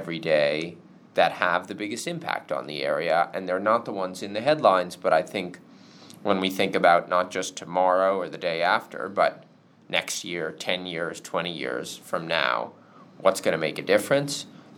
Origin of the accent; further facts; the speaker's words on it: Winfield, Pennsylvania, United States; also born or lived in Selinsgrove; I was born in Snyder County in Monroe Township off of Park Road, then moved into Sealands Grove and eventually up to Winfield. So I graduated from Lewisburg High School in 2019 and then Yale University in 2023.